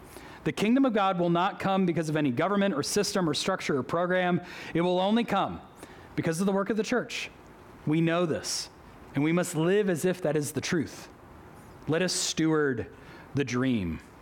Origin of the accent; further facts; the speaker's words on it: Boston, Massachusetts, United States; I was a kid growing up in Boston, and my mom wanted to get me some culture.